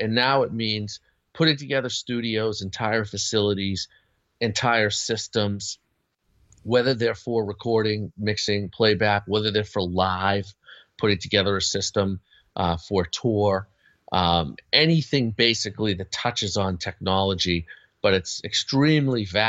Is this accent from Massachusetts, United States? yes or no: yes; Boston, Massachusetts, United States; I grew up in the Boston area, and Gene was local, of course, to the area